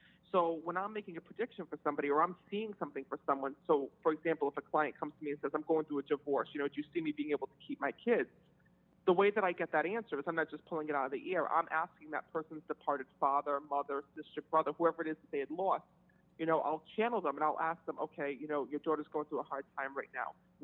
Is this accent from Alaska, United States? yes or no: no; Cranston, Rhode Island, United States; So I was born and raised in Cranston, Rhode Island.